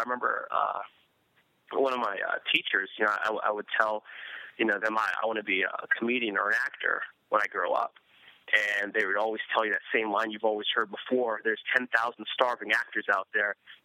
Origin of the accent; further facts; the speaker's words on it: Hartford, Connecticut, United States; So at a young age, I grew up in Hartford, Connecticut. That's actually where I was born at. And when I've lived there, you know, I kind of lived in a rough area.